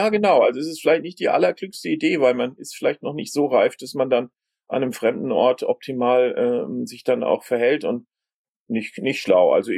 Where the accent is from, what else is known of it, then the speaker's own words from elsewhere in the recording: Mainz, Rhineland-Palatinate, Germany; born there; also born or lived in Frankfurt / Bochum / Hamburg / Canada; Also ich bin viel in Deutschland rumgekommen, schon als Kind, weil meine Eltern waren sehr reiselustig und geboren in Mainz, also kein Bayer, auf jeden Fall nicht. Und dann in Frankfurt, dann in Bochum, dann in Hamburg